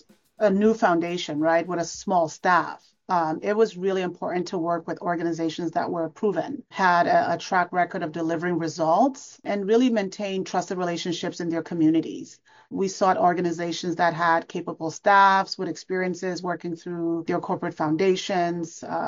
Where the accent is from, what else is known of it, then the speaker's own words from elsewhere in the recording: Cameroon; moved away; So originally from Cameroon, West Africa, I always go back, I've shared this story before, to growing up in Cameroon and spending time in a small town called Likumba in Cameroon where my grandparents lived.